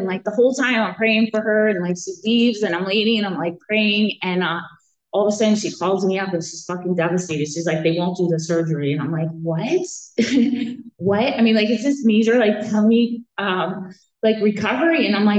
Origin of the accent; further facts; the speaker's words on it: New Jersey, United States; also born or lived in New York; So just a little bit about myself. I was raised in New Jersey and New York.